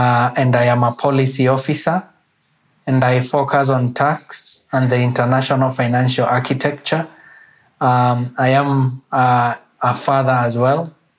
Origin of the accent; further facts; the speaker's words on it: Kenya; I am a Kenyan.